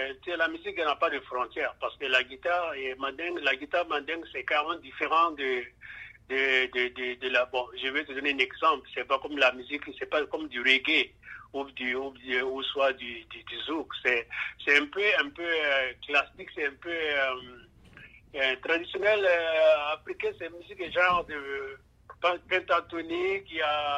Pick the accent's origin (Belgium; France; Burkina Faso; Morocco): Burkina Faso; also born or lived in Côte d'Ivoire; now in Montreal, Canada; je suis né en Côte d'Ivoire, grandi au Burkina Faso. Mon papa est malien, ma maman est burkinabé et je suis né en Côte d'Ivoire. Et ça fait depuis 2000, je suis au Canada, à Montréal ici, à Québec.